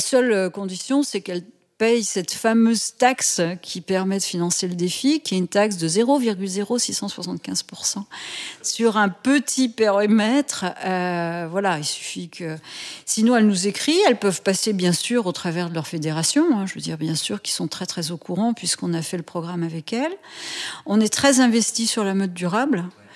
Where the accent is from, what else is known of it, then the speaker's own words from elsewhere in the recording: Lyon, Auvergne-Rhône-Alpes, France; Ils se sont installés à Lyon. Ils se sont installés à Lyon.